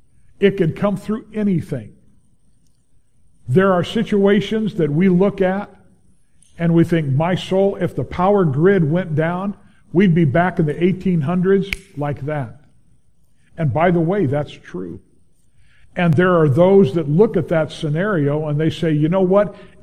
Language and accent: English; United States; I love America. I am an American.